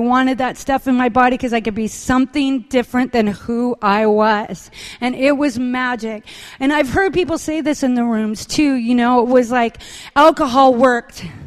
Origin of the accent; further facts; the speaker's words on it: Bellingham, Washington, United States; in my hometown of Bellingham